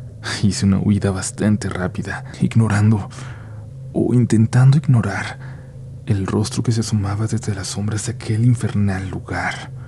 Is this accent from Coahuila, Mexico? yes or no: yes; Monclova, Coahuila, Mexico; Soy del municipio de Monclova, Coahuila, una ciudad no tan grande al norte de México.